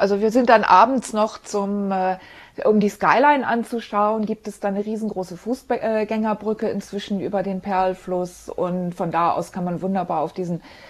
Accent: Bremen, Germany; Ja, ich komme ja ursprünglich aus Bremen

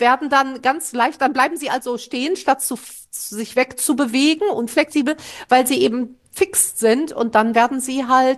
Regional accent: North Rhine-Westphalia, Germany; das Stehrömmchen, wie man bei uns im Ruhrpott sagt

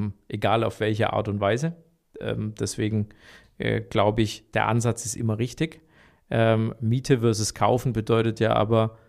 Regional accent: Baden-Württemberg, Germany; accent: Swabian; ich bin ja sozusagen schwäbischer Badner, also Schwabenzer. Ich bin als Schwabe ins Badenland gezogen

